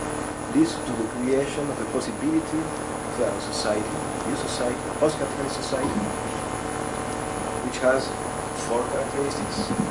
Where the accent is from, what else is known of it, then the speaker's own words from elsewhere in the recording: France; English is a second language; I come from France.